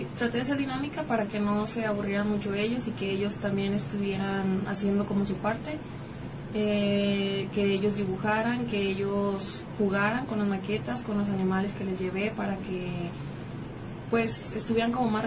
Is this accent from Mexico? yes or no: yes; Atenguillo, Jalisco, Mexico; soy del municipio de Atenguillo, de la localidad de Los Volcanes.